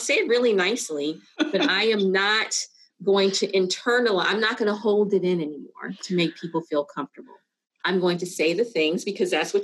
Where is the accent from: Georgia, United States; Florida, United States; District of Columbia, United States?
District of Columbia, United States; Washington; So I grew up in Washington, D.C., and, you know, the myth when you're in, well, technically it's the South, but not really.